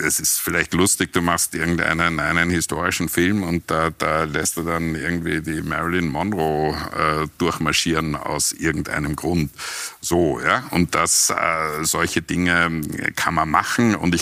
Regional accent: Austria; unserer Identität als Österreicher

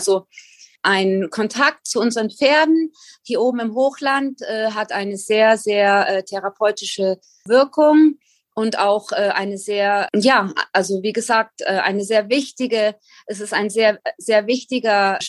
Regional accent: Germany; moved away as an adult; Ich habe natürlich Heimweh. Ich vermisse meine Heimat Deutschland zutiefst.

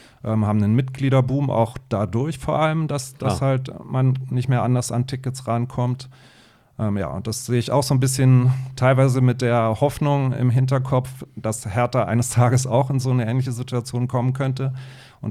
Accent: Berlin, Germany; moved away as an adult; bin auch in Berlin geboren, aufgewachsen, aber inzwischen schon seit mehr als 25 Jahren im Rhein-Main-Gebiet berufsbedingt damals hierher gekommen

